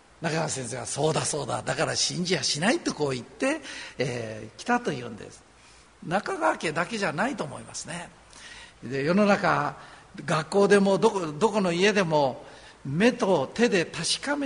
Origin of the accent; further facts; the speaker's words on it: Osaka, Japan; で私も大阪なので